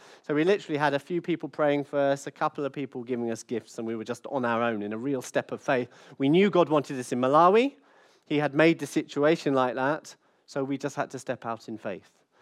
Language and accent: English; Brighton, South East England, United Kingdom; born there; He was born in Southampton. I was born in Brighton. So we're the same age.